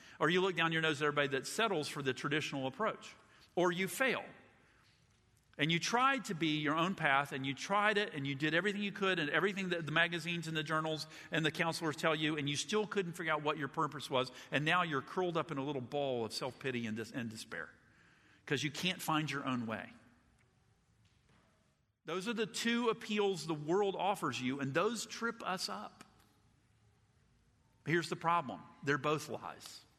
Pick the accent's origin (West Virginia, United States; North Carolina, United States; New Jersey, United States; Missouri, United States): West Virginia, United States; also born or lived in Georgia, United States; I'm not Jewish and I'm trying my best. I was born in Georgia and I was raised in West Virginia.